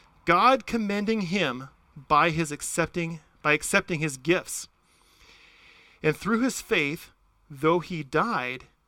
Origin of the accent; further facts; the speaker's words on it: Washington, United States; Now, I'm a suburban kid. I grew up outside Tacoma and Puyallup.